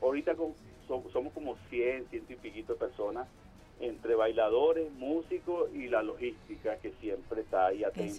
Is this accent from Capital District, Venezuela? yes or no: yes; Caracas, Capital District, Venezuela; Y mi ciudad de Caracas, bueno, que siempre la tengo en mi corazón porque yo soy caraqueño.